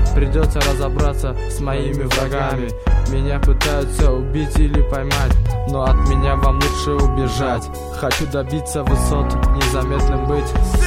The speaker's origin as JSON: {"language": "Russian", "region": "Dushanbe", "country": "Tajikistan", "tie": "born or raised there", "said": "Этот трек посвящается городу Душанбе, моему родному городу, где я родился и живу"}